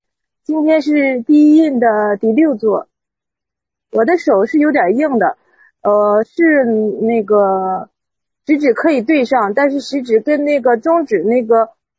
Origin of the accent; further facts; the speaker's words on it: Dandong, Liaoning, China; 是辽宁丹东的。